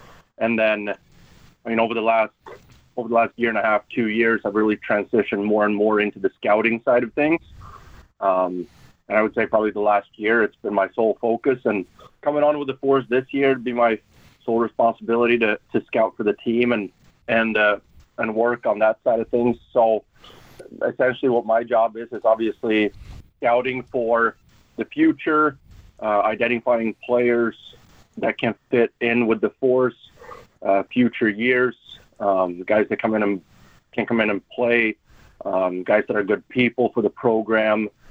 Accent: Stockholm, Stockholm County, Sweden; now in United States; So originally born and raised in Stockholm, Sweden, grew up over in Sweden. They came over to the U.S. 2015, so about 10 or so years ago.

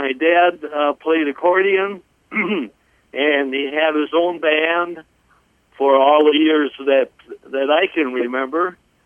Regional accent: Appleton, Wisconsin, United States; No, we were born and raised in Appleton, Wisconsin, Iowa.

